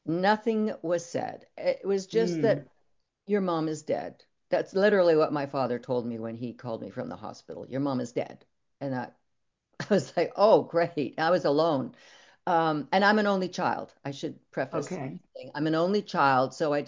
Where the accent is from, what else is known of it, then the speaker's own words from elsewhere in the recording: Toronto, Ontario, Canada; I grew up in Toronto, and I was in high school at the time